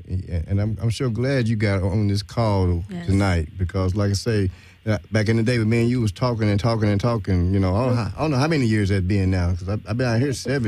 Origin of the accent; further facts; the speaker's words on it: Arkansas, United States; now in Los Angeles, United States; I want to merge, you know, Arkansas, my home state.